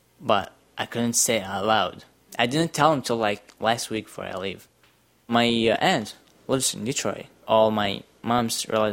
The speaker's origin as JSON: {"language": "English", "country": "Iraq", "moved": "yes", "said": "My mom is Chaldean, and the rest of us are Latin Catholic. We are Christians from Iraq."}